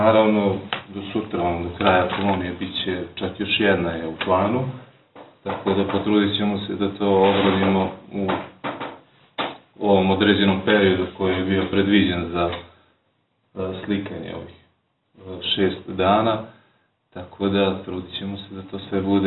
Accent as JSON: {"language": "Serbian", "town": "Zubin Potok", "country": "Kosovo", "said": "Dolazim iz Zubinog potoka."}